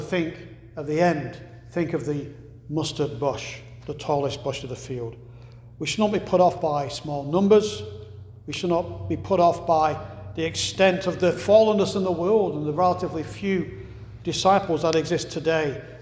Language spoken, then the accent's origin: English; England, United Kingdom; moved away; in my hometown, back in England, there's been at least two hoards of Roman coins that were found buried in the ground.